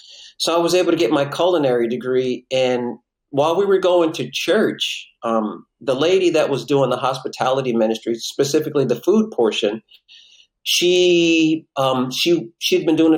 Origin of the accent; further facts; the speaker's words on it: Pennsylvania, United States; born there; I wasn't born in Oklahoma. I was born in Pennsylvania.